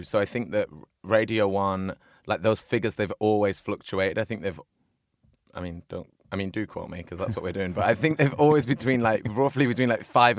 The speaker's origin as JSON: {"language": "English", "town": "Manchester", "region": "North West England", "country": "United Kingdom", "tie": "born or raised there", "said": "I met David Beckham because I grew up in Manchester and he played for Man United"}